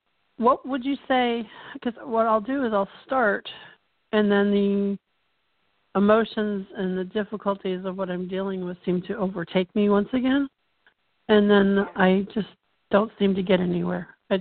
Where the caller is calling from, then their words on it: Palmetto, Florida, United States; I'm calling from Palmetto, Florida, just south of Tampa.